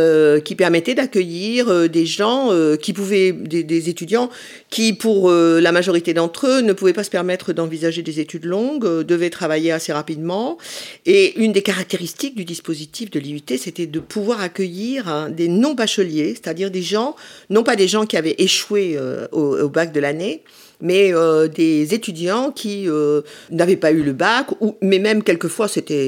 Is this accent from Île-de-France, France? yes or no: yes; Paris, Île-de-France, France; Moi, j'ai été très atypique, puisque je venais de Paris et j'étais vraiment la seule parisienne de la promotion.